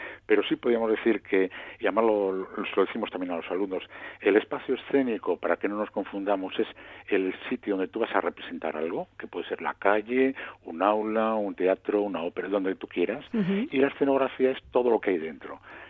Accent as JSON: {"language": "Spanish", "town": "Portugalete", "region": "Basque Country", "country": "Spain", "tie": "born or raised there", "also_born_or_lived": "Las Arenas", "said": "Sí, pues nací en Portugalete y lo para, bueno, pues y después ya me pasaron a las Arenas, ¿verdad?"}